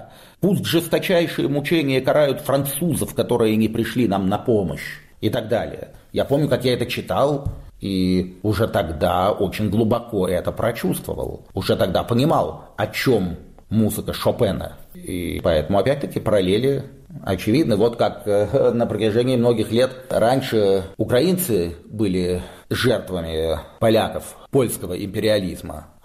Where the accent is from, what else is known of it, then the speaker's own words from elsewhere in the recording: Russia; зная, что я из России